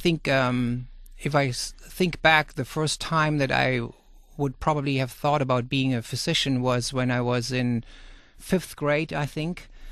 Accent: Giessen, Hesse, Germany; So I grew up in a town called Gießen, which is about 40 miles north of Frankfurt.

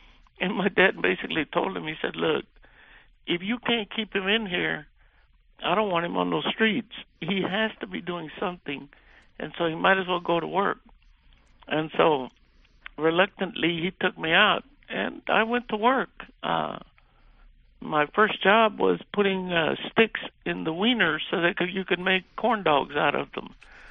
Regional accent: Dallas, Texas, United States; born there; And they married and eventually moved to Dallas. I was born in Dallas, Texas. I was the second child born at the hospital.

